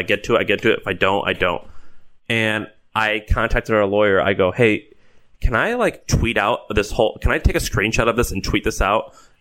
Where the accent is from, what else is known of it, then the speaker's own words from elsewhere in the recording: St. Louis, Missouri, United States; Let's say St. Louis. I grew up in St. Louis.